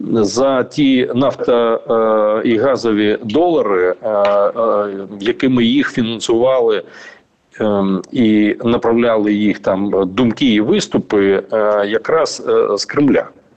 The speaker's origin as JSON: {"language": "Ukrainian", "region": "Crimea", "country": "Ukraine", "tie": "born or raised there", "said": "я народився в Криму, і я кримчанин в 7-му поколінні"}